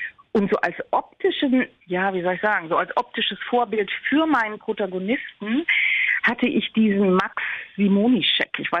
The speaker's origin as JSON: {"language": "German", "region": "Hamburg", "country": "Germany", "tie": "born or raised there", "said": "weil ich da halt nicht sehr lange gewohnt habe, war es für mich klar, dass ich es in meiner alten Heimat Hamburg ansiedel."}